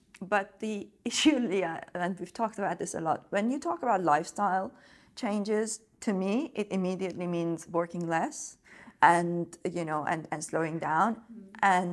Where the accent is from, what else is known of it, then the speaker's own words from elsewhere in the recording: Iran; I come from a difficult kind of background. Mm-hmm. I'm sure that, you know, growing up in Iran, you know, under very difficult conditions.